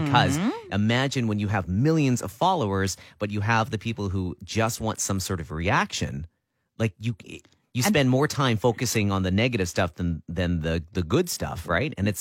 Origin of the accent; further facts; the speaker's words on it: Vancouver, British Columbia, Canada; Born and raised in Vancouver. Still don't know my way around.